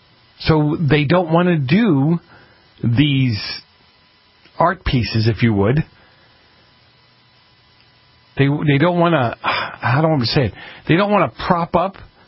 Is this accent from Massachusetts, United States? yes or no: yes; Massachusetts, United States; accent: Boston; that's my Boston accent kicking